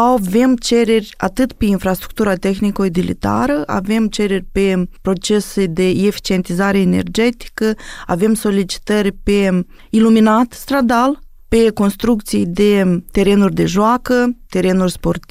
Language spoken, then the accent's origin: Romanian; Moldova; Și eu vin din sat, ca și mulți dintre noi. Și eu m-aș bucura mult ca drumul spre satul meu sau drumul spre toate satele Republicii Moldova să fie într-o stare bună